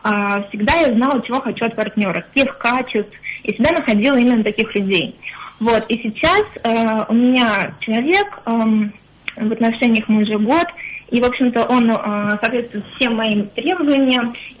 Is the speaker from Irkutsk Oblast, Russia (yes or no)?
no; Saint Petersburg, Russia; я из Петербурга.